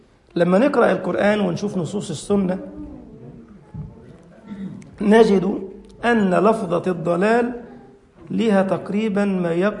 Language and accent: Arabic; Egypt; يعني اذكر حتى اليوم عندنا في مصر في بلدة بالقرب من العياط عندنا في اتجاه صعيد مصر كده